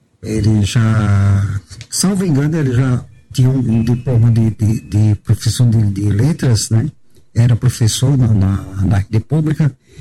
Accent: Mossoró, Rio Grande do Norte, Brazil; now in Natal, Brazil; Coisas que não imaginava encontrar aqui em Natal, como realmente aqui em Natal, para mim, que vinha de Mossoró, eu achava tudo muito devagar.

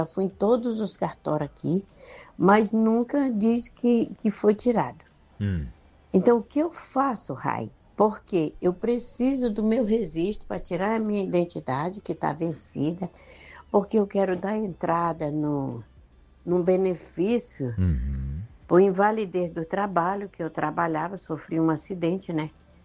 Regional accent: Porto Velho, Rondônia, Brazil; Ai, eu sou de Porto Velho.

